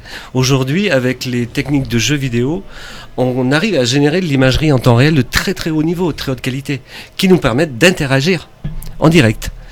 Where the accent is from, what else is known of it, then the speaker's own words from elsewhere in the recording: Costaros, Auvergne-Rhône-Alpes, France; moved away as an adult; Oui, alors moi je suis né à Costaro, je suis un enfant du pays. Et puis vers l'âge de 20 ans, j'étais attiré par la capitale